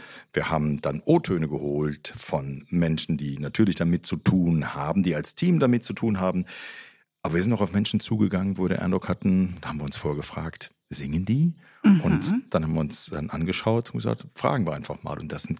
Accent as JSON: {"language": "German", "region": "Rhineland", "country": "Germany", "said": "wir sind ja aus dem Rheinland, was man manchmal auch hört. Und wir sind jetzt hier in Nürnberg, fühlen uns aber nicht fremd."}